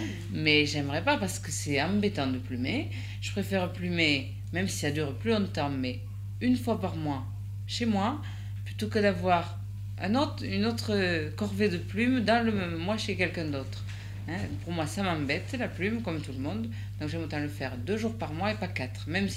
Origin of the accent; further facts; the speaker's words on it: Saint-Martin, France; comme je suis de Saint-Martin, j'ai gardé des relations avec des amis, avec ma famille à Saint-Martin.